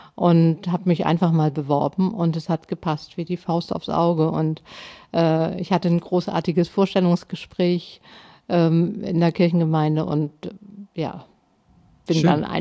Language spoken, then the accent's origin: German; Hamburg, Germany; Ich komme aus Hamburg und bin in Harburg aufgewachsen.